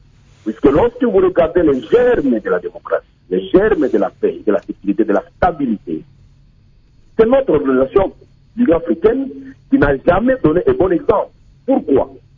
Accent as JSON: {"language": "French", "region": "Ituri", "country": "DR Congo", "said": "je suis de l'Est du Congo. Et principalement, je suis ituriens. Je suis appelé de l'Ituri."}